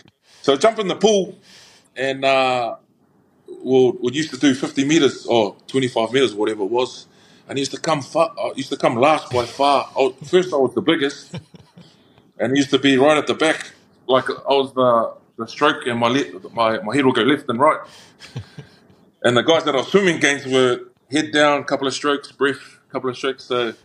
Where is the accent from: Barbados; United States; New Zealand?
New Zealand; South Auckland, Auckland; Born and bred in South Auckland. My parents were born in Samoa.